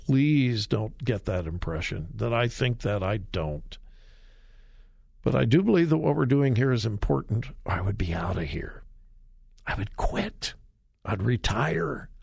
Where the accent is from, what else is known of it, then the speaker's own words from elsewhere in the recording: California, United States; That's certainly on demonstration in my home state of California.